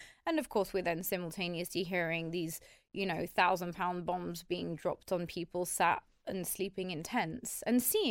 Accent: London, United Kingdom; I'm French and Irish in terms of my ancestry, but I was born in Camden here in the UK, in London. I'm a Londoner through and through. London has shaped me.

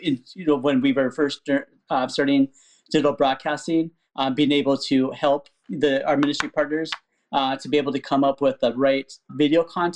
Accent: Fargo, North Dakota, United States; So I grew up in Fargo, North Dakota.

